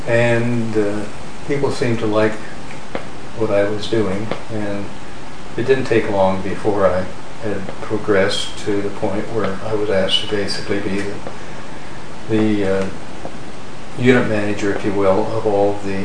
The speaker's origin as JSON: {"language": "English", "region": "Iowa", "country": "United States", "tie": "born or raised there", "said": "Actually, I grew up in Iowa, but I went out to California to go to school."}